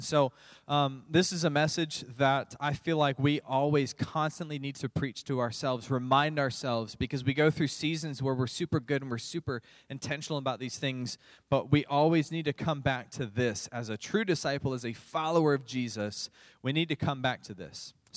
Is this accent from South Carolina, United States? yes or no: no; Florida, United States; So during the summer, growing up in Florida, you could basically set your watch in the afternoons to the afternoon rain shower.